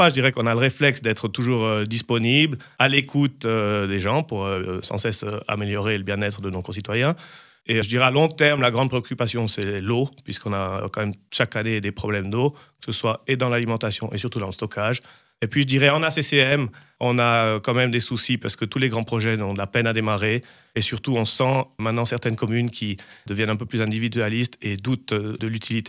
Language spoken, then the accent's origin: French; Crans-Montana, Valais, Switzerland; je suis un enfant de Cromontana, puisque j'y suis né il y a maintenant 42 ans. Je n'ai jamais pu me résoudre à quitter ce coin merveilleux.